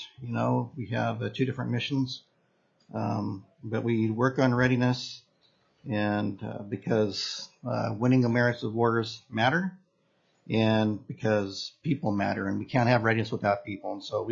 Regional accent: Fairbanks, Alaska, United States; also born or lived in Seward; I'm a third generation Alaskan. I was born in Seward, raised primarily in Fairbanks. Mom was raised in Seward and I graduated high school in Fairbanks and graduated my undergraduate in Fairbanks.

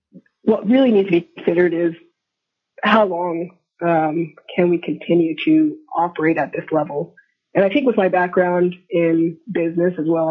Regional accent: Eagle River, Alaska, United States; To the Vice Chair … I'm from Eagle River, Alaska

